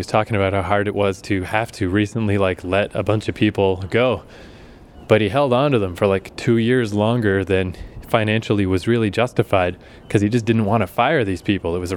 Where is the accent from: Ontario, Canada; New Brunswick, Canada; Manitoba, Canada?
New Brunswick, Canada; Fredericton; Oh, there's Fredericton. That's my hometown.